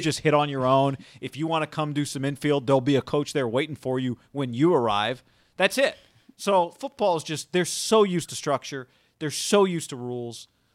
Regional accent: Colorado, United States; Yeah, hey, I'm from Colorado. We got a road trip.

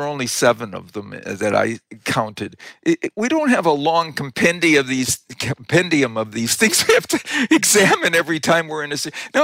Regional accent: Wisconsin, United States; I grew up in Wisconsin, and the NFL football team in Wisconsin, the home team, has always been the Green Bay Packers.

